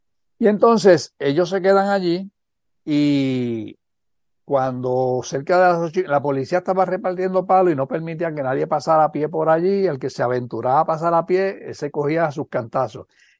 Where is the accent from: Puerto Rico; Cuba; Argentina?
Puerto Rico; Yauco; como en Yauco, mi pueblo, esas cosas no pasaban